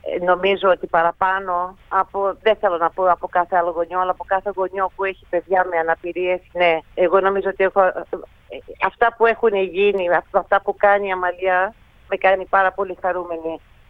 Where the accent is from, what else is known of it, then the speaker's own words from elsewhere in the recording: Peloponnese, Greece; now in Australia; Είμαστε από τη Πελοποννήσο, νομό Αρκαδία, και οι δύο γονείς μου είναι από τη Μεγαλόπολη και έζησα και εγώ στην Ελλάδα από τα 8 μου χρόνια μέχρι που γύρισα στην Αυστραλία στα 15.